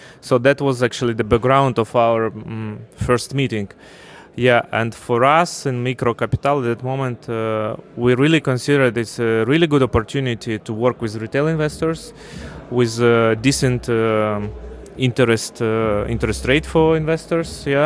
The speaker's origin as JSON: {"language": "English", "country": "Ukraine", "said": "I'm from Ukraine originally."}